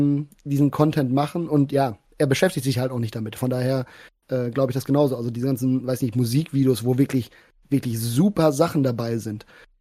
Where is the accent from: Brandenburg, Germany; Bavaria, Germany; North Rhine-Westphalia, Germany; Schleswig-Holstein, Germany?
Bavaria, Germany; accent: Franconian; meinem fränkischen Dialekt oder irgendwie sowas.